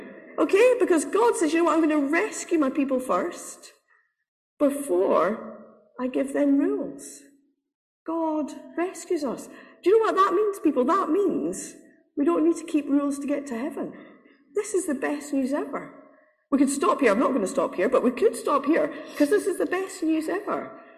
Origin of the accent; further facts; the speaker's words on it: Scotland, United Kingdom; I'm Scottish, I like that.